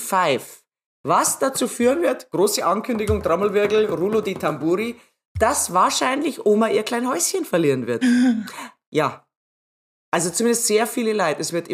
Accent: Erding, Bavaria, Germany; Ich bin ja aus Erding, wie du weißt.

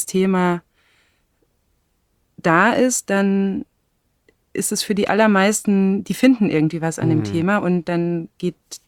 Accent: Baden-Württemberg, Germany; ich bin auf dem Land im Schwarzwald aufgewachsen

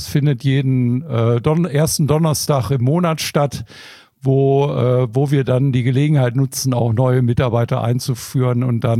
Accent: Mülheim, North Rhine-Westphalia, Germany; Ja, ich bin ein Kind des Ruhrgebiets, also im Pott sozusagen.

